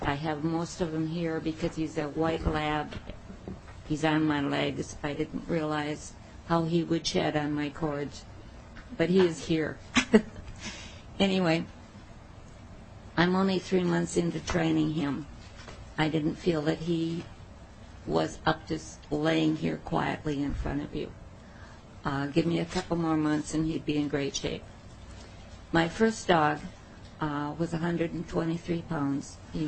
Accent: Park Rapids, Minnesota, United States; I'm from Park Rapids. I'm 80 years old.

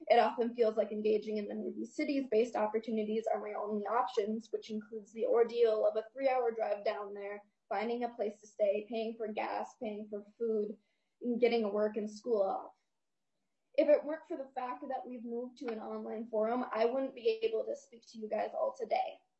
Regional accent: Grand Rapids, Minnesota, United States; also born or lived in Roseau; So I was born in Roseau, Minnesota, and I grew up in Grand Rapids and on the Iron Range.

